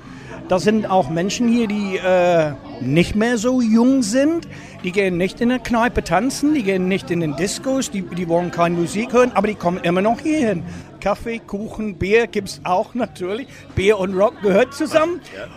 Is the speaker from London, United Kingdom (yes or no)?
no; Nottingham, East Midlands, United Kingdom; German is a second language; moved away as an adult; now in Germany; Nein, ich komme aus Nottingham.